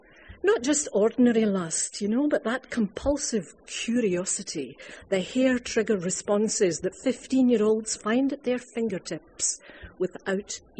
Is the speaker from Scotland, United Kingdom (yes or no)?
yes; Scotland, United Kingdom; It doesn't occur to me I'm Scottish until someone points it out basically, because I still live there, and it seems to me a perfectly acceptable, my diction and my language is basically standard English. It's inflected by an accent.